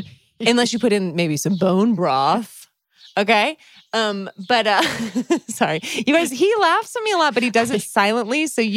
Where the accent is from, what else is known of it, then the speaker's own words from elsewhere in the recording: California, United States; I'm from the Bay Area, but you know what I mean.